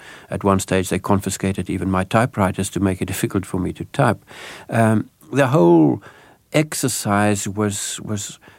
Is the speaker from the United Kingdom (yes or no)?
no; South Africa; was exposed to many of my new friends there who viciously turned against me as a South African, as if I were co-responsible for what was happening.